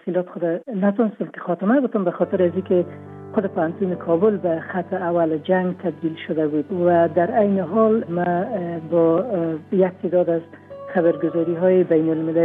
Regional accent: Afghanistan

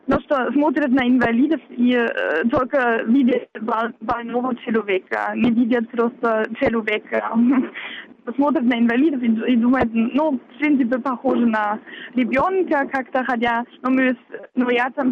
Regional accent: Wittenberg, Saxony-Anhalt, Germany; Ну, связано с тем, что я из Виттенберга, из этого города в Германии, и мы с Могилевом города побратима. И поэтому я уже один раз ездила с группой из моего родного города, как на экскурсию в Могилеве.

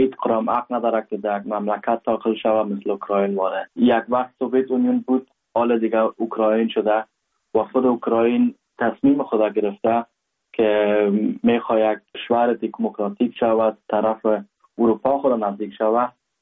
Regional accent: Afghanistan; now in Germany; ما هر وقت میگم که آلمان هستم تا هم از افغانستان میام

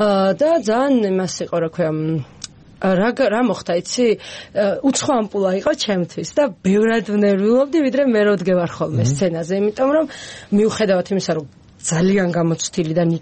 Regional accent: Imereti, Georgia; მე თვითონ იმერელი ვარ

